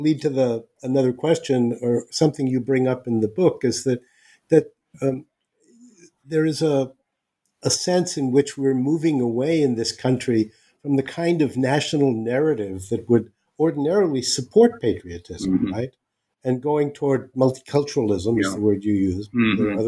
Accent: California, United States; I grew up in California, and that would have come as a surprise, I think.

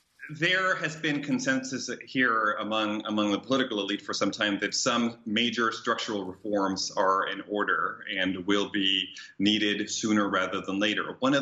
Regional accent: Rio de Janeiro, Brazil; And when you go into areas, for example, of my hometown now, Rio de Janeiro, that are controlled by drug gangs

